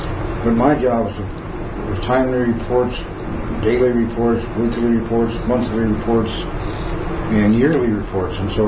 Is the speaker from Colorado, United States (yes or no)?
yes; Colorado, United States; I'm from Colorado. Oh, I'm from Colorado.